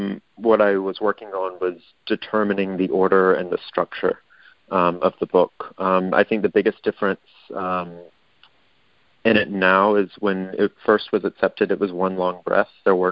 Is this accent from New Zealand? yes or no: no; Wilson, North Carolina, United States; I'm from Wilson, North Carolina, so I'm currently in my hometown.